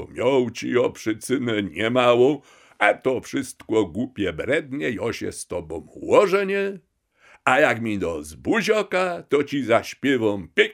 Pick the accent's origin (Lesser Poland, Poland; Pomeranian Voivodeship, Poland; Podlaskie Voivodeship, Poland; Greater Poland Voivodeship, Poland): Lesser Poland, Poland; Polanka; Nie jestem rodowitym gdowianinem. Urodziłem się w małej wiosce w Polance, to jest powiat myślenicki. Do szkoły podstawowej chodziłem w Polance, skończyłem liceum ogólnokształcące imienia Tadeusza Kościuszki w Myślenicach, w 1962 roku zdałem maturę